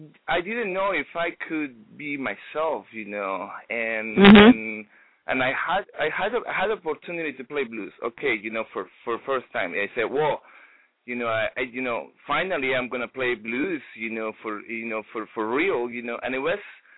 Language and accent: English; Mexico; because I say, well, you know, I'm from Mexico, you know, I'm not from here, you know